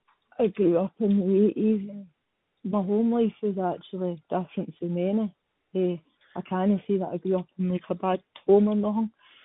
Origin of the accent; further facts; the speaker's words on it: Falkirk, Scotland, United Kingdom; I grew up in Falkirk.